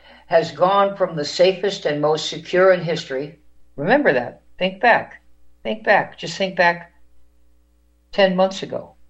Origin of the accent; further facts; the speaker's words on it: New York City, New York, United States; born there; I was born in 1948, And our president was born in 46 in Queens. I was born in Manhattan 2 years later, same city.